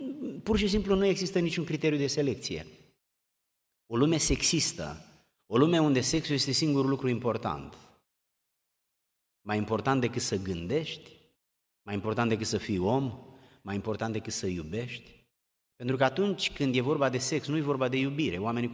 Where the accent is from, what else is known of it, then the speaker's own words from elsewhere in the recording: Romania; Vedeți, eu sunt român și când spun eu sunt român, eu vorbesc despre o cultură specific românească